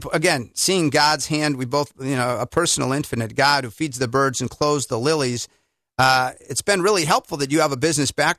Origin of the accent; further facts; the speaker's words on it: Milwaukee, Wisconsin, United States; I'm from Milwaukee, and I knew the Milwaukee Rescue Mission, and I gave my testimony there back in the day